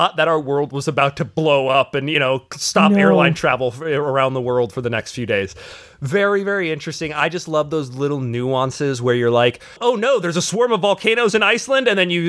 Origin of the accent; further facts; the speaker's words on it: California, United States; I grew up in Southern California.